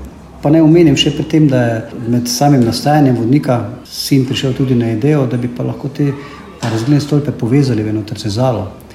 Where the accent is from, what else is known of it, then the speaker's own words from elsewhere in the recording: Slovenske gorice, Slovenia; ker sem iz Slovenskih goric, pa se z tega stolpa res celotne Slovenske gorice odprejo